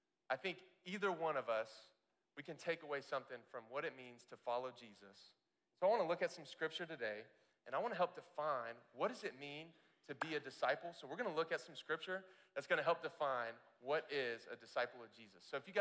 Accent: Florida, United States; I'm from Florida, so 54 is really cold.

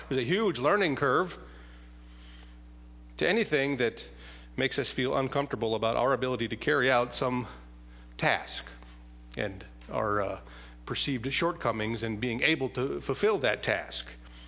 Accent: South Dakota, United States; "Where are you from?" "I'm from South Dakota."

